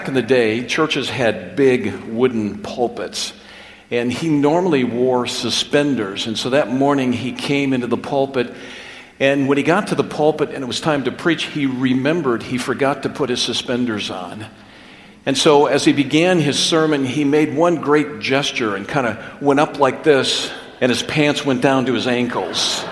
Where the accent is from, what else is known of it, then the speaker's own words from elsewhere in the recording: Minnesota, United States; As you know, those of you who know me, I'm from Minnesota, or as they say it back then, Minnesota. And so I came to California